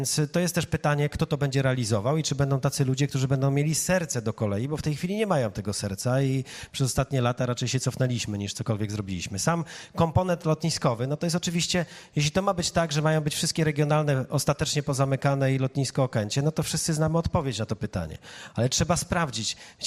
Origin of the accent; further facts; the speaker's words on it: Łódź, Łódź Voivodeship, Poland; Ja jestem akurat z Łodzi, największa inwestycja kolejowa się u nas realizuje